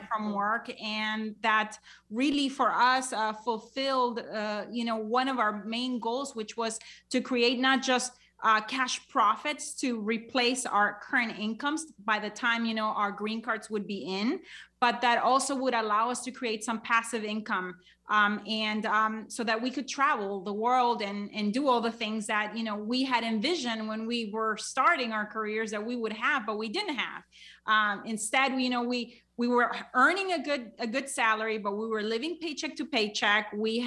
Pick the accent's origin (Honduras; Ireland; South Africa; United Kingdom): Honduras; moved away as an adult; now in United States; So I'm originally from Honduras, Central America. I came here to the U.S. in 1995, just like you read, with a couple suitcases to my name and nothing else.